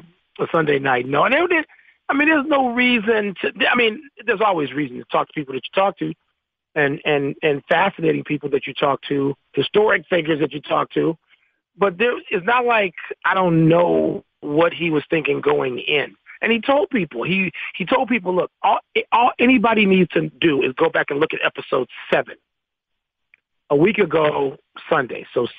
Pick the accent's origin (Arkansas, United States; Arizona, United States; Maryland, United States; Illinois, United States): Illinois, United States; Chicago; You know, I'm from Chicago, and it snowed there like 10 days ago. And so I'm glad not to be in my hometown.